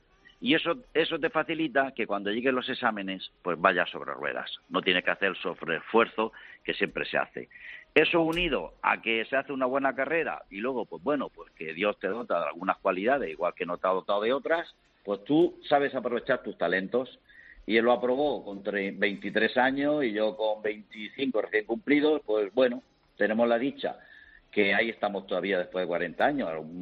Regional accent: Murcia, Region of Murcia, Spain; usted vive en Madrid y yo soy de Murcia

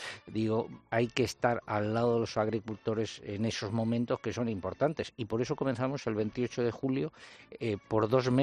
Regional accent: Castile and León, Spain; una prueba ciclista que hubo en mi pueblo y en otros pueblos de alrededor, en la comarca de La Moraña, en Ávila.

